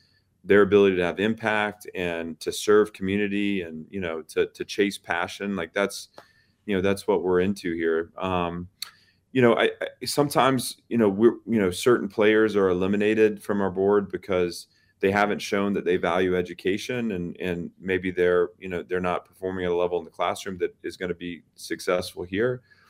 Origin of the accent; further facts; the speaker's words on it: Nashville, Tennessee, United States; growing up in Nashville watching Steve McNair